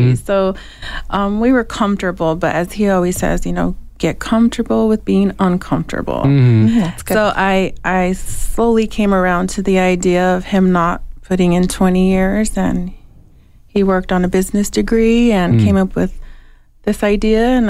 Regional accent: Tucson, Arizona, United States; I'm originally from Tucson. We just moved back in June. We're in Michigan for 4 years

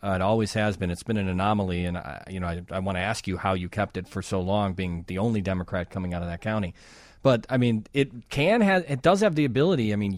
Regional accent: Wonder Lake, Illinois, United States; moved away as an adult; From what I know, and I grew up in Wonder Lake, Illinois, but I left there when I was 18 when I went to college.

